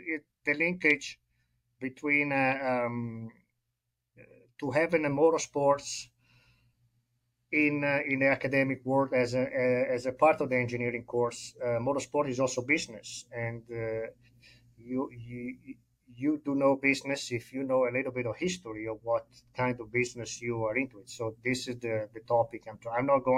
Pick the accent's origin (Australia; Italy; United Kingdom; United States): Italy; Monza, Lombardy; I was born in Monza. I grew up in Monza or nearby.